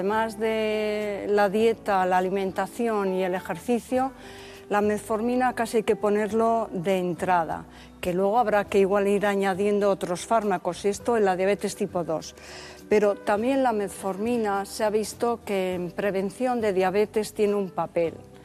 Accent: Bilbao, Basque Country, Spain; somos de Bilbao.

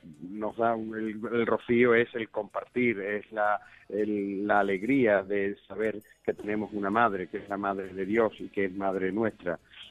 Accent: Almonte, Andalusia, Spain; siempre he acudido en este tiempo a la romería, como tantas personas de mi pueblo de Almonte

